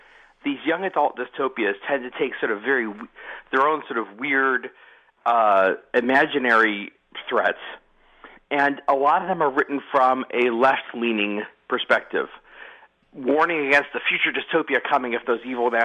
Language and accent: English; Charlottesville, Virginia, United States; these neo-Nazis who showed up in Charlottesville, my hometown, and a couple other places.